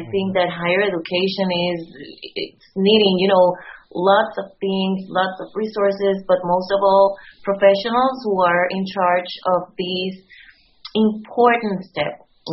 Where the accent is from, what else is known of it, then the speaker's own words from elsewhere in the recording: Puerto Rico; English is a second language; just for the record. I'm from Puerto Rico, so please forgive my English if it's not perfect.